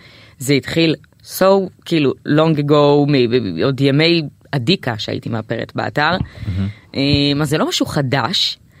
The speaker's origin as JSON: {"language": "Hebrew", "town": "Kiryat Motzkin", "region": "Haifa District", "country": "Israel", "lives_now": "Tel Aviv, Israel", "said": "קריית מוצקין."}